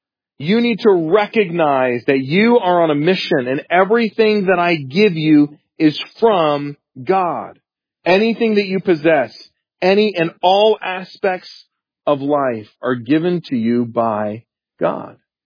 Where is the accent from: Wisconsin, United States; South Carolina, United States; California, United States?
South Carolina, United States; We had them when I grew up in South Carolina.